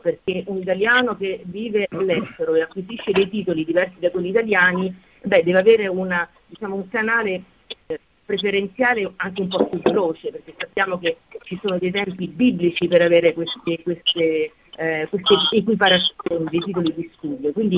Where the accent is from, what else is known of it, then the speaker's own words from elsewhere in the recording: Rome, Lazio, Italy; also born or lived in Eritrea; ho 55 anni, sono di Roma.